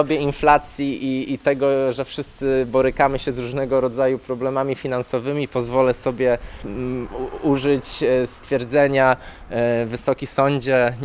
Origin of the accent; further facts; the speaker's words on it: Poznań, Greater Poland Voivodeship, Poland; now in Gdańsk, Poland; jestem z Poznania, więc tu też jestem napływowy.